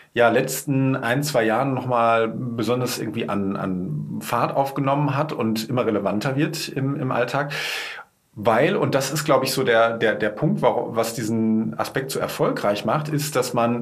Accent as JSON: {"language": "German", "region": "North Rhine-Westphalia", "country": "Germany", "lives_now": "Cologne, Germany", "said": "Also ich bin Westfale, der nach Köln emigriert ist und dort sehr wohlwollend aufgenommen wurde."}